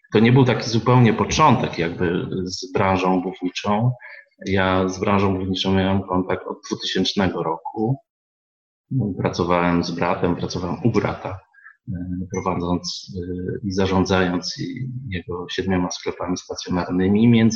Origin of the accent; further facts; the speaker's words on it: Sulejówek, Masovian Voivodeship, Poland; now in Mińsk Mazowiecki, Poland; Skąd jestem? Jestem z Szulejówka, spod Warszawy, obecnie mieszkam w Misku Mazowieckim.